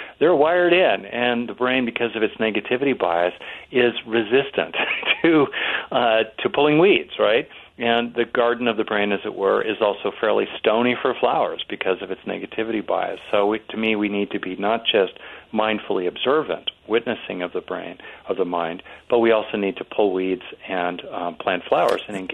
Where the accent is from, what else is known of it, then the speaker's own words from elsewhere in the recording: California, United States; I come from California, so I've known a few